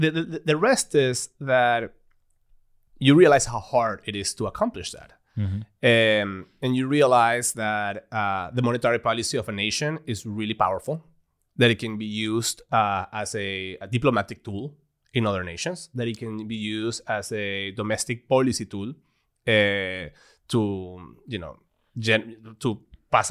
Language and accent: English; Venezuela; I remember growing up in Venezuela